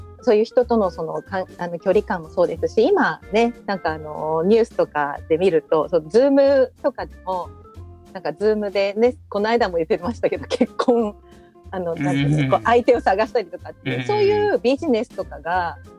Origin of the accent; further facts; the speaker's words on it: Nagano, Japan; 私として、長野出身のものとして嬉しいっていうのも、まあ、ありますね